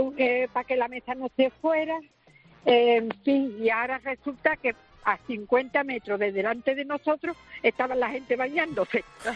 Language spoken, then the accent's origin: Spanish; Jerez, Andalusia, Spain; La provincia aquí de Cádiz, nosotros somos de Jerez.